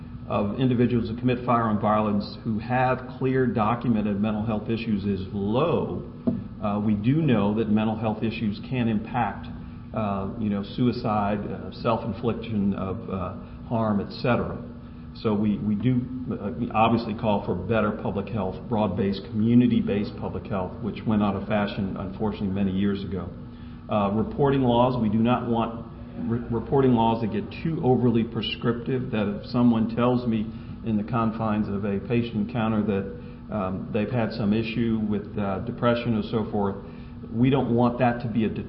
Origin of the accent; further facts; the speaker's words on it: Louisiana, United States; I come from Louisiana. It's a hunting state.